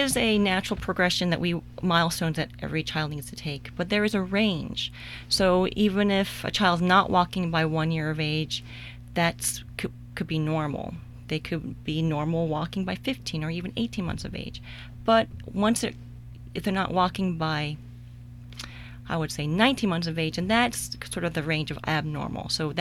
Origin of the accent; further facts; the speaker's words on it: New York City, New York, United States; So I'm from New York City and my parents immigrated from South Korea.